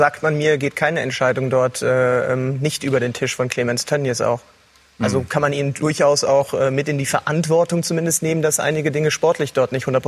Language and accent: German; North Rhine-Westphalia, Germany; Ich komme aus der Region, bin zwar kein Kind des Ruhrgebiets, aber als Westfale mit 40 Minuten zur Arena durchaus mit vielen Kontakten dahin.